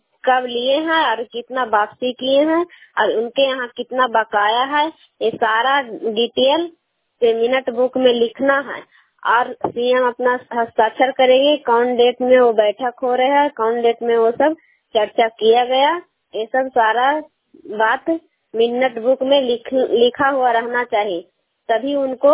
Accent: Kaila, Bihar, India; मैं कैला गांव नगर नौसा प्रखंड नालंदा जिला की निवासी हूँ, सीएम के काम करती हूँ।

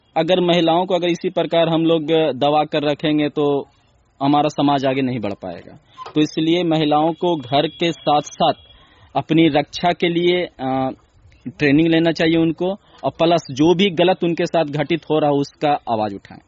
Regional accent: Bihar Sharif, Bihar, India; और मैं बिहार शरीफ का निवासी हूँ।

